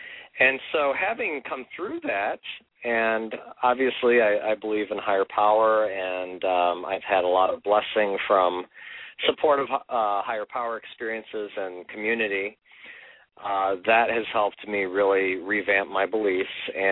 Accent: Brazil; I grew up in Brazil, South America. My parents were missionaries, and I went to boarding school at the age of 8 years old

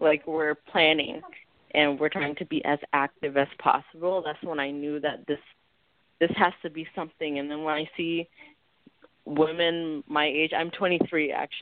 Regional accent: Minneapolis, Minnesota, United States; I'm from Minneapolis, Minnesota.

